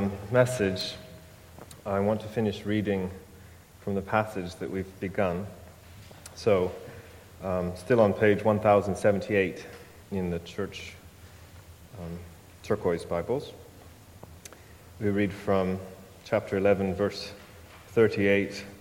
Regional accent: United States; Indeed, as an American, I was perhaps more relieved than most

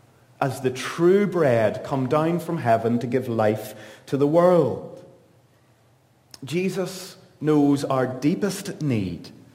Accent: Northern Ireland, United Kingdom; Now be careful, I'm from Northern Ireland and we get animated in moments like this.

